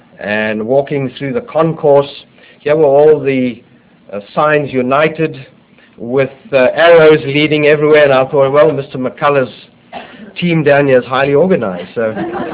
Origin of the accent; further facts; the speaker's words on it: Durban, KwaZulu-Natal, South Africa; we've underlined Durban. That's my hometown.